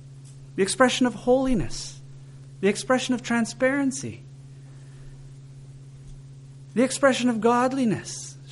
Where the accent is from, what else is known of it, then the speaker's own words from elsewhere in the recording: Canada; I'm from Canada and I enjoy hockey.